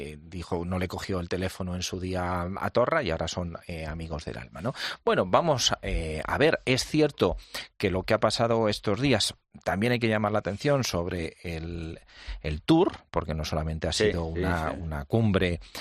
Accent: Almansa, Castilla-La Mancha, Spain; Claro, yo soy de Almansa, además.

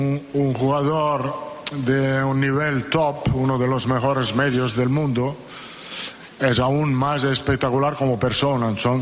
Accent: Germany; Spanish is a second language; es un alemán como yo. Yo me siento muy alemán en este sentido

